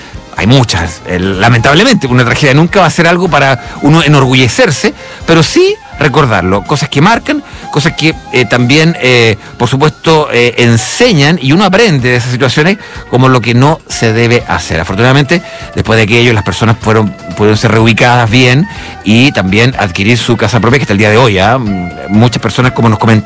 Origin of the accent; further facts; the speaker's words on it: Chile; la historia de nosotros como chilenos